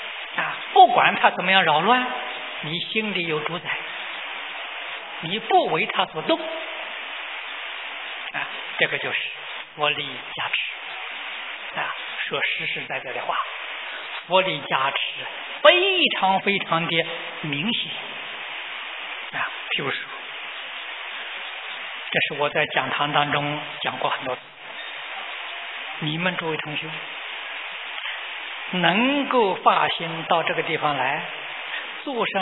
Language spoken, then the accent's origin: Chinese; China; 我们中国人常讲逢凶化吉啊，遇难成祥啊。